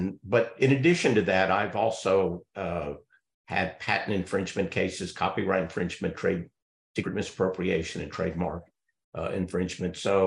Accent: Texas, United States; I'm proud that I'm a Texan

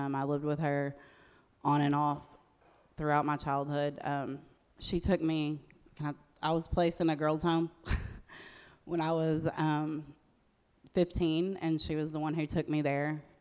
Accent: Duncanville, Texas, United States; I grew up in Duncanville, which is right near there, so a lot of my friends went there, and that's how I met him.

